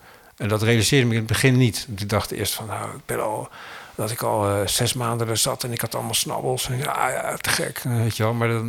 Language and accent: Dutch; Netherlands; ik ben hier eigenlijk gewoon als Nederlander op zoek naar dingen.